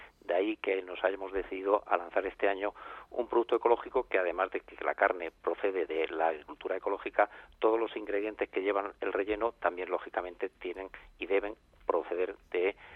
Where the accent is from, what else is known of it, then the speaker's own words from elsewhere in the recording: Galicia, Spain; somos gallegos, producimos en Galicia y llevamos productos de Galicia al mercado nacional e internacional